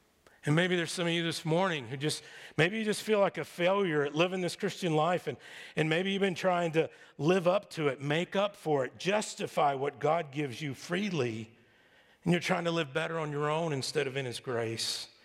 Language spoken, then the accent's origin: English; Texas, United States; I love football. I grew up in Texas. I had no choice.